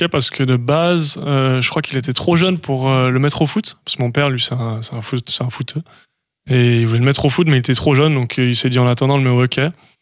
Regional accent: Vaud, Switzerland; Bah, je suis vaudois, en fait, de base.

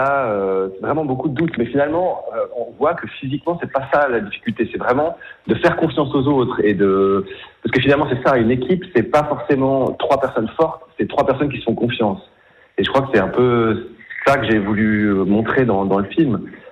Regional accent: Valais, Switzerland; en tant que Valaisan, on est forcément sous l'emprise du charme de cette course

